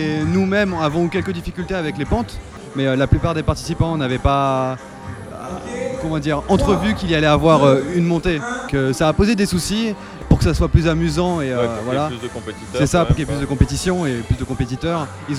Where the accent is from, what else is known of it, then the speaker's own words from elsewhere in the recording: Kourou, French Guiana, France; On vient de Kourou, on est à l'IUT.